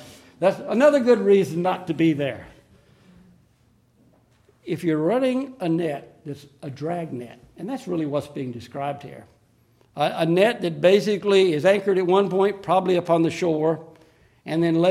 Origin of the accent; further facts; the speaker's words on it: Florida, United States; And, you know, I'm from Florida. I don't even like the idea of it's already too much winter for me.